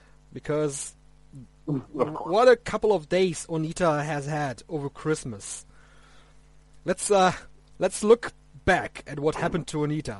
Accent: Germany; English is a second language; I'm still in my hometown, like 2 hours away from my place. So this is a really rural area of Germany where the internet connection isn't very good

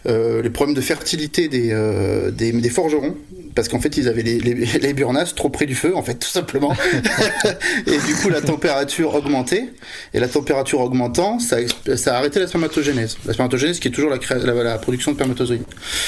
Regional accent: Bordeaux, Nouvelle-Aquitaine, France; Moi je suis de Bordeaux

